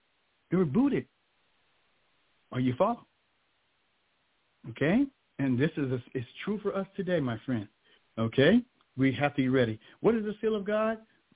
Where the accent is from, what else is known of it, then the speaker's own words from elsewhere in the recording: San Diego, California, United States; No, I'm from San Diego, born and raised.